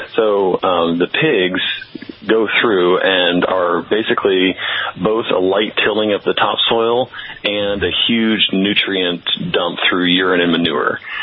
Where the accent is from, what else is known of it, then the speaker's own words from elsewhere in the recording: Austin, Texas, United States; born there; And I was born in Austin, so, you know, it's a long-term home for me.